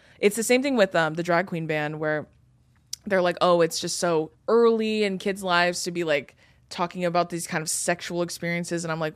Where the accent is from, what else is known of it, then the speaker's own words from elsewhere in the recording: Santa Ana, California, United States; because I grew up in Santa Ana. Like, I was born in Santa Ana, which is in Orange County.